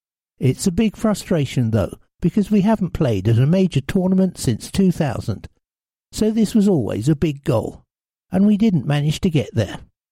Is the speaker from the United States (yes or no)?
no; Norway; now in London, United Kingdom; where I grew up in Norway.